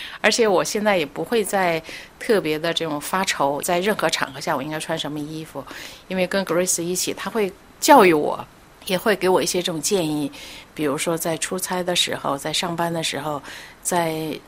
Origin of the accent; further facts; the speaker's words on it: China; 我是一个中国人